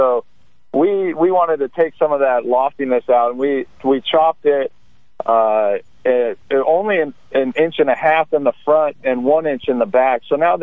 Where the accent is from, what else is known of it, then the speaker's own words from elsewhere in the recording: Santa Cruz, California, United States; also born or lived in Scotland / Los Angeles / Wyoming; Yeah, I grew up in Santa Cruz, California, and then I was a couple years over in Scotland, and then a couple years down in L.A. and Wyoming, and back to the Central Coast.